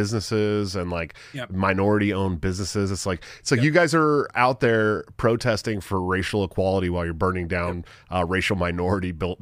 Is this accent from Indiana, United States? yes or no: no; Oakland, California, United States; I grew up in Oakland, dude.